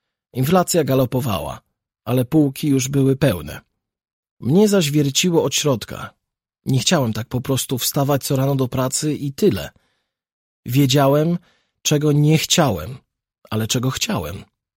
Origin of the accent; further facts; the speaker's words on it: Racibórz, Silesian Voivodeship, Poland; Tak więc 3 zuchów, ja z Raciborza